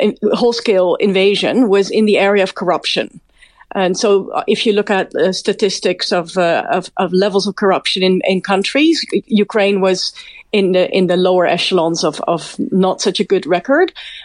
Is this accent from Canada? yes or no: yes; Canada; I'm from Canada, right? So I live in Canada at this time.